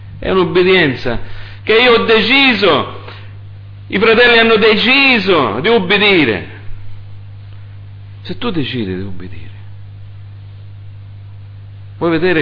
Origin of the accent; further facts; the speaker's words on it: United States; Io sono cresciuto in America, la scuola che ho fatto si chiamava Holy Family Catholic School.